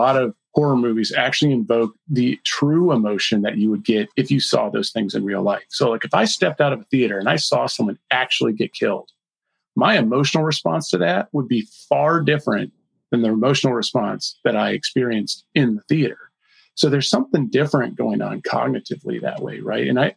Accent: Flint, Michigan, United States; So I grew up in a really rough area. I grew up in Flint, Michigan.

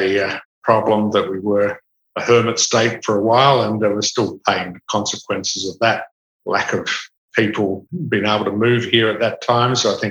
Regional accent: Perth, Western Australia, Australia; I was born in Perth and went to school here.

